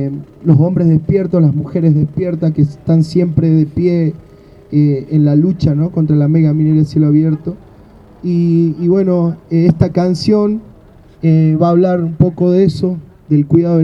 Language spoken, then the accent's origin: Spanish; Jujuy, Argentina; soy músico de Jujuy